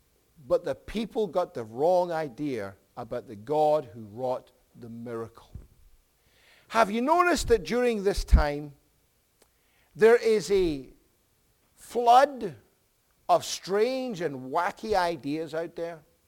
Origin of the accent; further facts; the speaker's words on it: Edinburgh, Scotland, United Kingdom; So in my hometown of Edinburgh, there's an extinct volcano called Arthur's Seat.